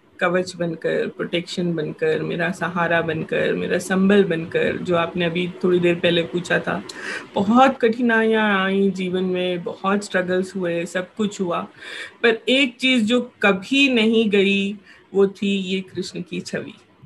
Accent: Amravati, Maharashtra, India; तो मैं अमरावती से हूँ, महाराष्ट्र से

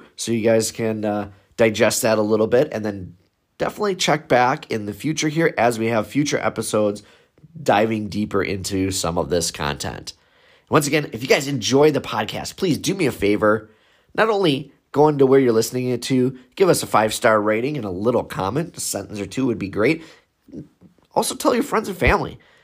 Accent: Milwaukee, Wisconsin, United States; I'm from Milwaukee.

